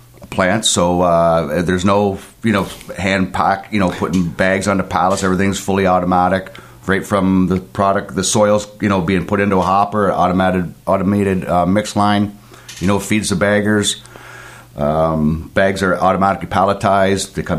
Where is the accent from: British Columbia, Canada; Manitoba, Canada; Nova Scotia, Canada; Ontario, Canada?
Ontario, Canada; Simcoe; Yes, I'm originally from Simcoe. I went to high school in Waterford.